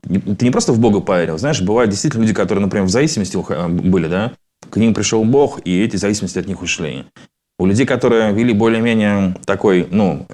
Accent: Saint Petersburg, Russia; born there; Мы с тобой ровесники, на самом-то деле, да, мне тоже будет в этом году 39 лет. У нас тоже, у меня тоже есть дети. Я тоже родился в Ленинграде.

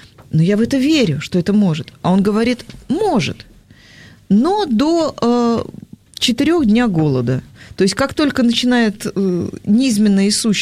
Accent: Uzbekistan; Так как я из Узбекистана сама, мне очень нравятся манты

